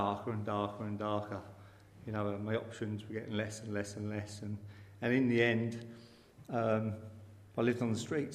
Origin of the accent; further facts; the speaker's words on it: South East England, United Kingdom; As you say, I'm from England, from the southeast of England, and sort of the London area.